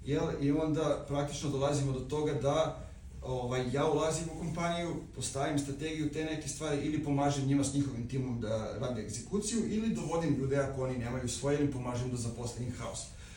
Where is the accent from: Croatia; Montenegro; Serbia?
Serbia; Pirot, Southern and Eastern Serbia; now in Novi Sad, Serbia; dolazim iz Pirota. Iz malog mesta